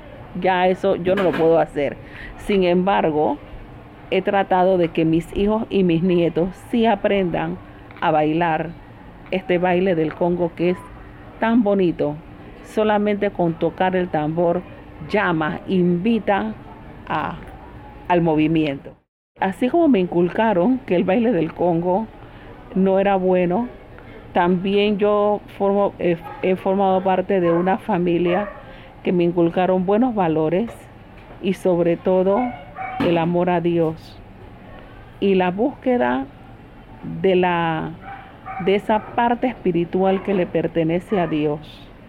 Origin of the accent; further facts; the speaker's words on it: Portobelo, Colón, Panama; Yo quiero mucho a mi pueblo. Por eso yo no me he ido de Portobelo, porque yo he tenido la posibilidad de hacer una casa por otro lugar. Pero yo quise hacer mi casa en Portobelo porque yo estoy enamorada de mi pueblo.